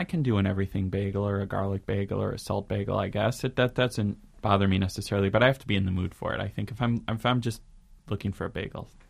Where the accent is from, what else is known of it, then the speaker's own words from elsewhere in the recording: Midwest, United States; I think I should preface this by saying that I grew up in the Midwest